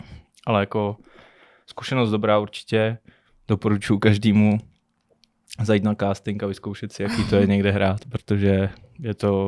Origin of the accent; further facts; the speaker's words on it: Děčín, Ústí nad Labem Region, Czechia; moved away as an adult; Ze Sudet. Z Děčína. Tam jsem vlastně vyrůstal a bydl jsem tam do svých 23 let. Jo, do 23 let. Takže tak, no, ze severu.